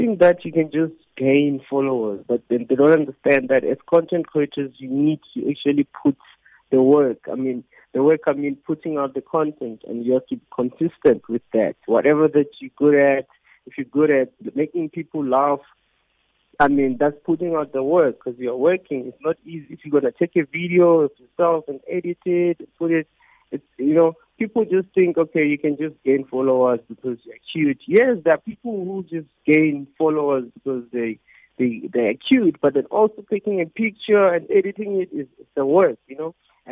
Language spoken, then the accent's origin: English; Venda, Limpopo, South Africa; now in Gauteng, South Africa; It's a vendor name. I'm a vendor. I was raised in Venda. I just came here in Gauteng just to hustle.